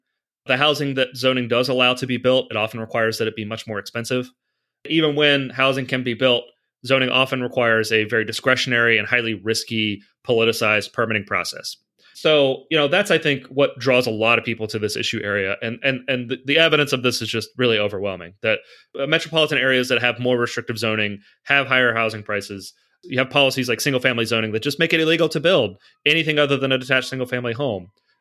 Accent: Kentucky, United States; in my family history, I'm from Kentucky originally

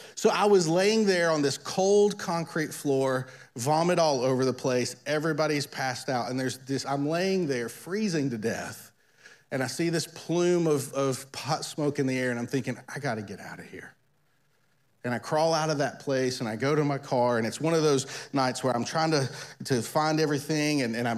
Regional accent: Tennessee, United States; I grew up in Tennessee where they have moonshine.

